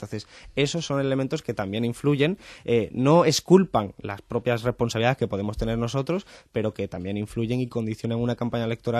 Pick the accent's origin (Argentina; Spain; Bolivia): Spain; Málaga, Andalusia; yo que además soy de Málaga